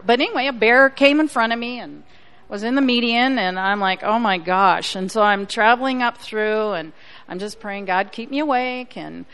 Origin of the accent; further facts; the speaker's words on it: South Carolina, United States; I'm from South Carolina, so I come up when I can.